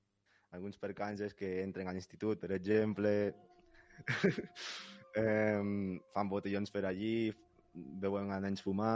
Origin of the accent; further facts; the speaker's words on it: Callao, Peru; born there; Catalan is a second language; Jo vaig néixer a Callao. A veure, és una ciutat com Lleida, bàsicament, o més gran, o Barcelona, potser. Lo que tinc clar és que és una ciutat molt perillosa.